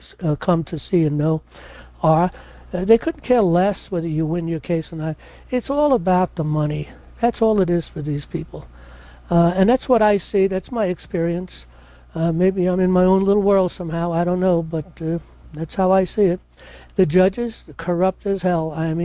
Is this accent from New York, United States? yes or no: yes; New York City, New York, United States; You know, I come from New York City, so I knew Trump, and not personally, of course, but very much aware of him.